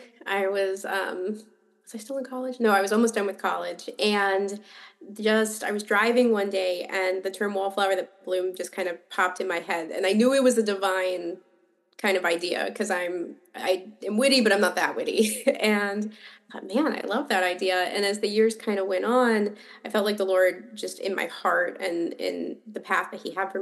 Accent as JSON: {"language": "English", "town": "Richmond", "region": "Virginia", "country": "United States", "said": "I'm an author from Richmond, Virginia."}